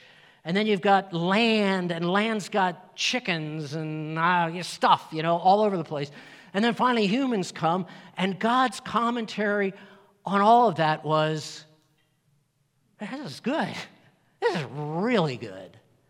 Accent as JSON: {"language": "English", "region": "Chesapeake Bay", "country": "United States", "tie": "born or raised there", "said": "I like water. I grew up on the East Coast. I grew up by the Chesapeake Bay."}